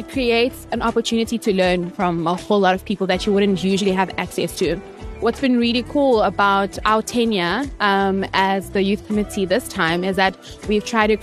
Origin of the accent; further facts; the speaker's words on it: Eastern Cape, South Africa; and I'm from the Eastern Cape, And that to me is my whole package.